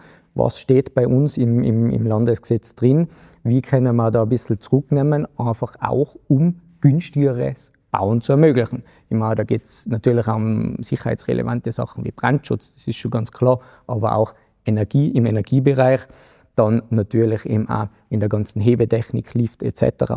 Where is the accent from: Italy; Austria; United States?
Austria; Schwarzau, Lower Austria; so wie es jetzt auch bei uns in meiner Heimatgemeinde in Schwarzau war